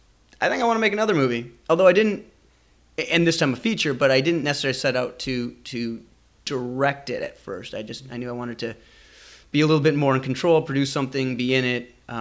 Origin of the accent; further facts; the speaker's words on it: St. Louis Park, Minnesota, United States; I'm from Minnesota, just outside of Minneapolis. St. Louis Park, to be exact.